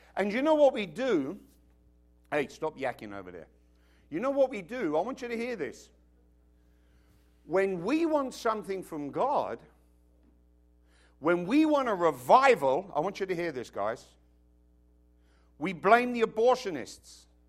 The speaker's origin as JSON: {"language": "English", "country": "United Kingdom", "tie": "born there", "said": "Now, of course, I was born in Britain."}